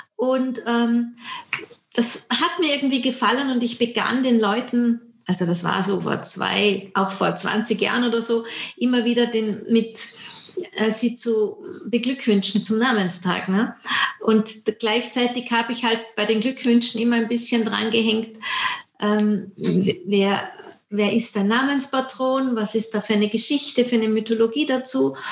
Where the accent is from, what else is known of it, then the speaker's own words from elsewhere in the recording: Austria; Ja, also ich komme aus Österreich